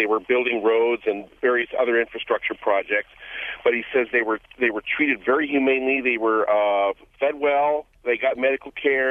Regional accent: Louisiana, United States; I grew up in Louisiana, and some friends of our family, you know, lifelong friends of our family, are German

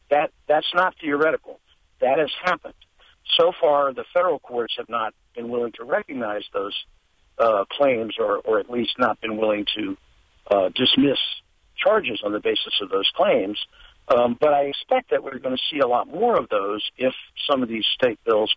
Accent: Southern United States, United States; born there; I got to say that I'm a Southerner by birth

